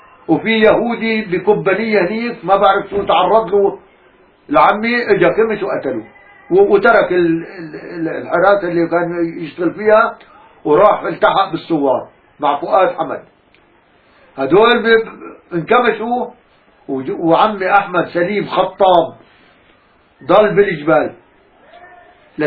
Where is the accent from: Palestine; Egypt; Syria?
Palestine; Ein al-Zaytoun; moved away as an adult; صدقني يا عمي طلعت من فلسطين عمري 22-23 سنة صدقني يا عمي صار لي 60 سنة هون وما عم بنسى عين الزيتون